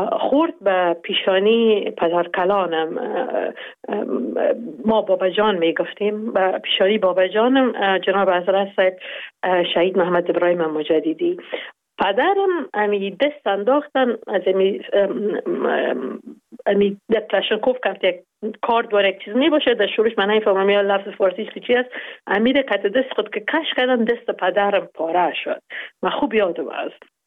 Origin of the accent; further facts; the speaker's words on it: Jalalabad, Nangarhar, Afghanistan; گفتم از جلال آبادم بودم،